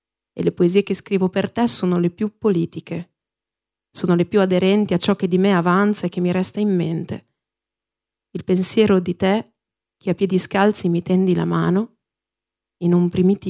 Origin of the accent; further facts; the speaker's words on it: Modena, Emilia-Romagna, Italy; E quindi io sono di Modena e quando andavo alle elementari sono stata fortunata